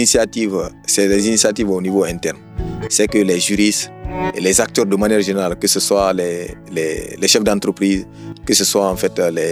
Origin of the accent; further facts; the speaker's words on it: Guinea; moi par exemple, en tant que Guinéen